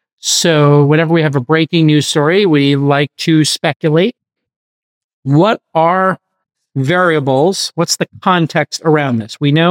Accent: East Coast, United States; because I grew up on the East Coast.

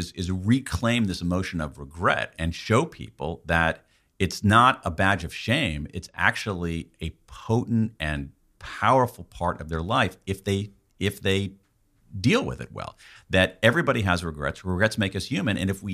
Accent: United States; born there; Because I was born in America after World War II, and my parents both had university educations

